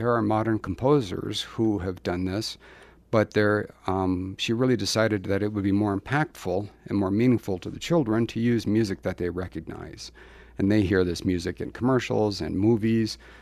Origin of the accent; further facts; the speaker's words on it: Rapid City, South Dakota, United States; As many people know, I grew up here in Rapid City.